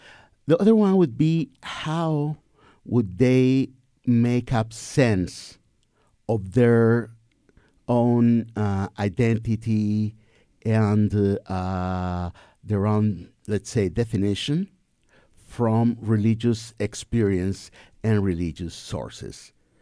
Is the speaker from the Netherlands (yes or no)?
no; Chihuahua, Mexico; I'm from Chihuahua, but I was studying there. I studied theology in Mexico City.